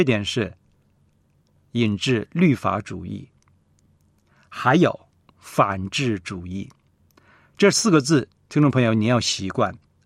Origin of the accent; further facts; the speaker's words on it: China; 我们中国人